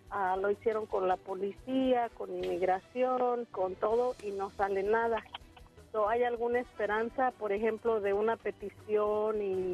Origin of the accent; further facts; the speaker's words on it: Mexico; No, somos mexicanas, no tenemos nada de eso.